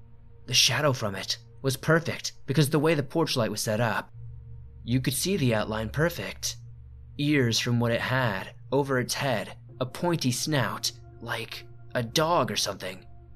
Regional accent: Farmington, New Mexico, United States; I'm from New Mexico, born and raised in Farmington to be exact.

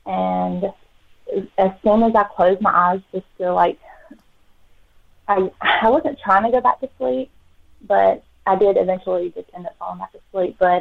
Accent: Childersburg, Alabama, United States; Okay, so I grew up in Childersburg, Alabama. This is a small town.

